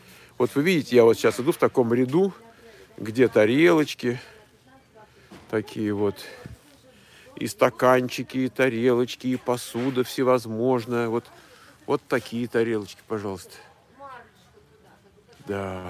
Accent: Tula, Tula Oblast, Russia; Я из Тулы.

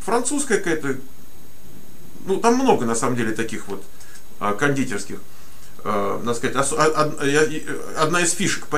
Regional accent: United States; Вот я из Америки, сколько раз в Европу не приедешь

